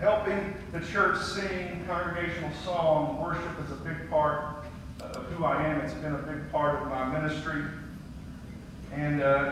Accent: Paris, Texas, United States; I grew up in Paris. My parents are here. They still live in Paris.

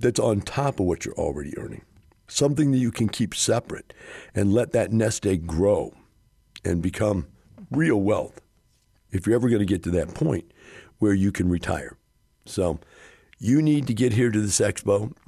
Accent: Missouri, United States; I'm from Missouri. Missouri is the show me state.

